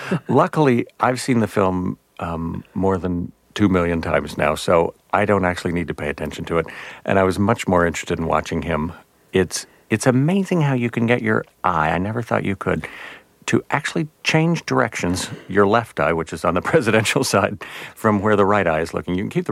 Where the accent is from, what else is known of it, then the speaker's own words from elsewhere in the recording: Midland, Texas, United States; I think anyone growing up in Midland would turn to their imagination at a fairly young age.